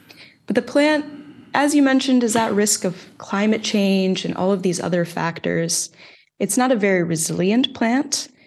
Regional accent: Iowa, United States; I'm originally from Iowa, which is a small agricultural state in the middle of the United States.

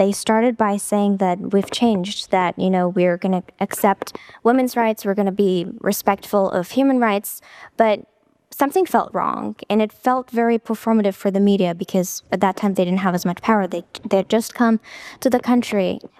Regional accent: Afghanistan; growing up in Afghanistan, there were so many battles that, you know, every person, every Afghani had to go through.

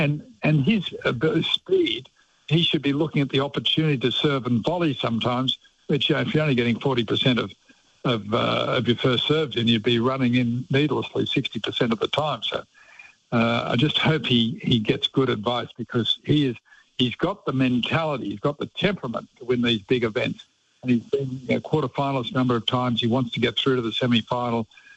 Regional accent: Sydney, New South Wales, Australia; I'm from Sydney.

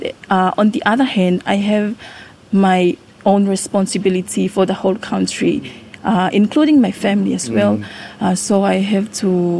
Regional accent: Vava'u, Tonga; I'm from Vava'o originally

